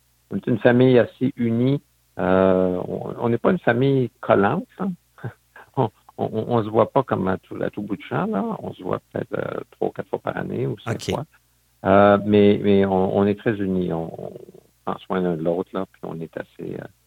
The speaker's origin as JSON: {"language": "French", "town": "Outremont", "region": "Quebec", "country": "Canada", "tie": "born or raised there", "said": "Alors, j'ai grandi à Outremont."}